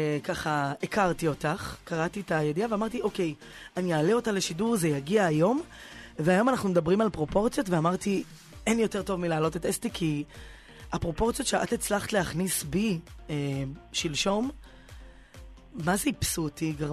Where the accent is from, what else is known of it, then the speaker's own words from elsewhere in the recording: Bnei Brak, Tel Aviv District, Israel; אני ואת שנינו מגיעות מבני ברק, אמנם מהמתרסים השונים של בני ברק. כן, אני גדלתי בבית בבני ברק, אמנם קריית הרצוג פרדס קץ